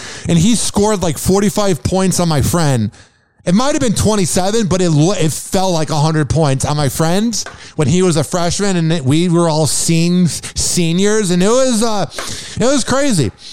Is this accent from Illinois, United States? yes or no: yes; Chicago, Illinois, United States; And I know people sometimes don't get me because I'm from Chicago